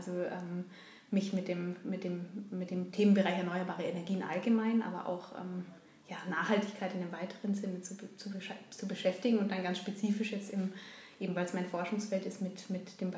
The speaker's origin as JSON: {"language": "German", "region": "Kerala", "country": "India", "said": "Ich komme aus der Region, in der ich auch meine Feldforschung dann gemacht habe"}